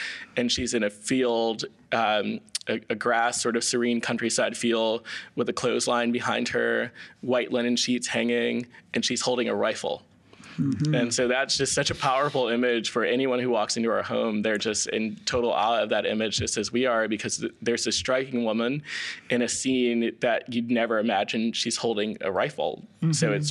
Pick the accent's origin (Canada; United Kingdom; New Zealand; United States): United States; New York City, New York; growing up in New York City, we have such a rich cultural community here